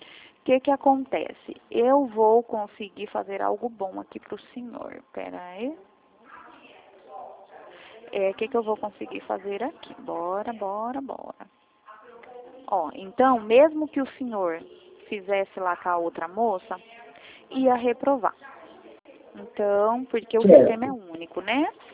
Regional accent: Northeast Region, Brazil; porque eu sou nordestina

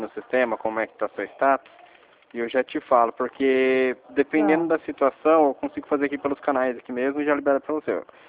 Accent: São José dos Campos, São Paulo, Brazil; Sou de São José dos Campos.

